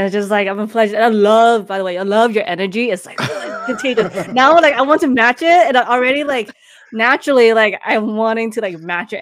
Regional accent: California, United States; born and raised in the Bay Area, and I don't know anything better than being in the Bay Area

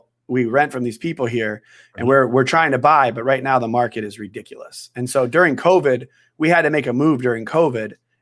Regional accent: Wisconsin, United States; moved away as an adult; No, I'm from Wisconsin originally. So I grew up in Wisconsin.

